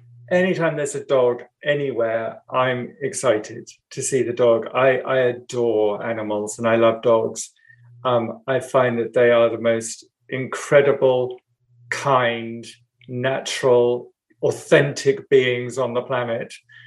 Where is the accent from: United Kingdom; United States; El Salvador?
United Kingdom; South East England; born there; I was born in Sussex, but my family goes back.